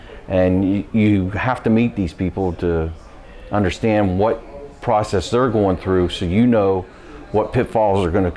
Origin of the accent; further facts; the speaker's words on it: Beaver, Pennsylvania, United States; Beaver, Pennsylvania.